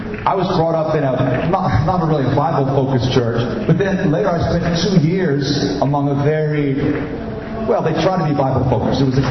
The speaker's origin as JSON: {"language": "English", "region": "Florida", "country": "United States", "tie": "born there", "also_born_or_lived": "London", "moved": "yes", "said": "I was born in Florida, this state, and lived mainly in the eastern U.S. at that time. Moved to London on the mission team in 1982."}